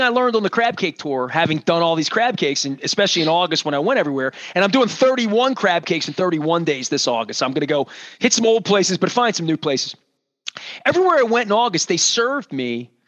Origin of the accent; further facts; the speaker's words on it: Dundalk, Maryland, United States; And I'm thinking, I grew up in Dundalk.